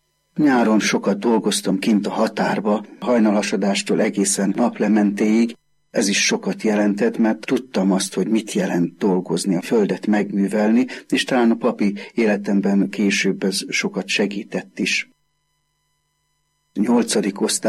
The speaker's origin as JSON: {"language": "Hungarian", "town": "Kartal", "region": "Pest", "country": "Hungary", "tie": "born or raised there", "said": "jelenleg Bag és Hévíz György plébánusa. Szülőfalunk Karttal."}